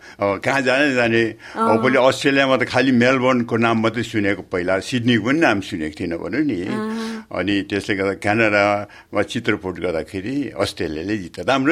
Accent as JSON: {"language": "Nepali", "town": "Darjeeling", "region": "West Bengal", "country": "India", "tie": "born or raised there", "also_born_or_lived": "Kathmandu", "moved": "as an adult", "lives_now": "Melbourne, Australia", "said": "मेरो बाल्यकाल चाहिँ सबै चाहिँ दार्जिलिङमै बित्यो भनौँ, स्कुलिङ भयो, कलेज भयो, इभन युनिभर्सिटी पनि नर्थ बेङ्गाल युनिभर्सिटीमा पढिसकेपछि चाहिँ काठमाडौँ गएर"}